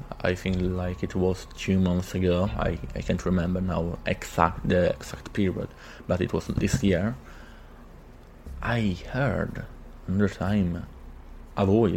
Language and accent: English; Italy; from Italy.